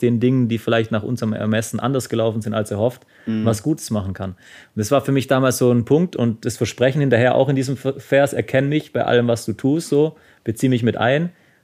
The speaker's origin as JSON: {"language": "German", "region": "Baden-Württemberg", "country": "Germany", "said": "als Schwabe, wenn man zum Essen eingeladen wird."}